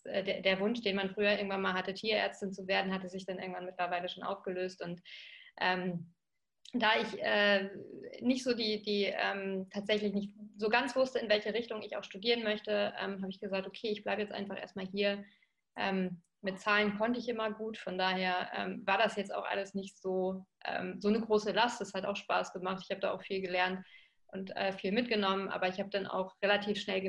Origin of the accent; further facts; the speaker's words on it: North Germany, Germany; ich bin im Norden aufgewachsen und wollte gerne auch im Norden bleiben.